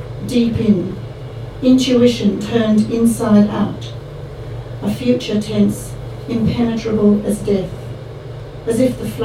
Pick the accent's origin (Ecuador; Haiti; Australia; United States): Australia; And for me as an Australian, those seasons and that deep, deep winter were extraordinary